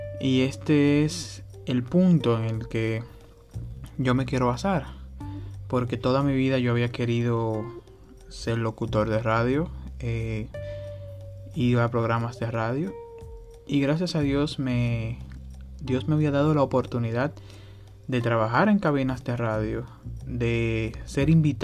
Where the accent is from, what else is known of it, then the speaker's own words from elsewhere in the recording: Dominican Republic; soy de la República Dominicana y he creado este proyecto en un tiempo de pandemia, tiempo de recogimiento